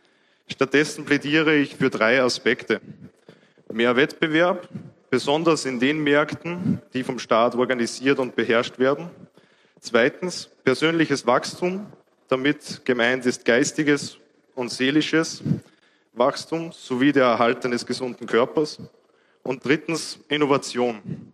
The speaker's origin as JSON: {"language": "German", "country": "Austria", "said": "Ich komme aus Österreich, bin 26 Jahre alt"}